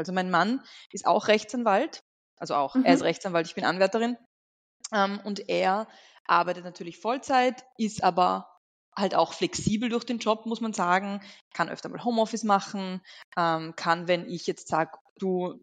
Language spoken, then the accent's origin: German; Vorarlberg, Austria; born there; moved away as an adult; now in Vienna, Austria; Ich bin in Vorarlberg geboren, bin dann eben ausgewandert nach Wien nach der Matura